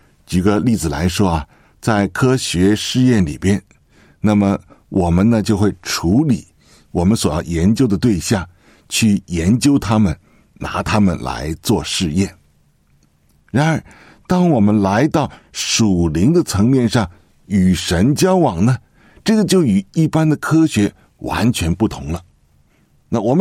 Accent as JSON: {"language": "Chinese", "region": "Beijing", "country": "China", "tie": "born or raised there", "also_born_or_lived": "Australia", "said": "那我呢是在北京长大的，我曾经呢是在电视台里边做工程师，后来呢到了澳大利亚"}